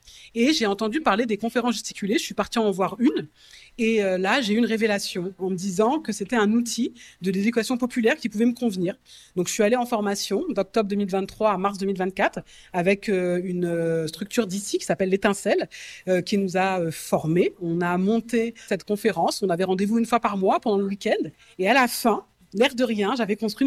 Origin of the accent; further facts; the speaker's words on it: Versailles, Île-de-France, France; Et j'ai grandi en France. Je suis née à Versailles, près du château. J'ai fait toute ma scolarité dans les Yvelines.